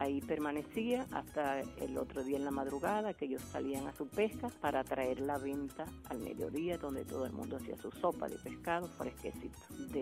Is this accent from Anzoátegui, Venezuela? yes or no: yes; Barcelona, Anzoátegui, Venezuela; born there; Nací en Palotán en 1945. En mi memoria tengo muchos recuerdos y anécdotas de mi comunidad. Empezando les diré que Palotán está situado al norte de la ciudad de Barcelona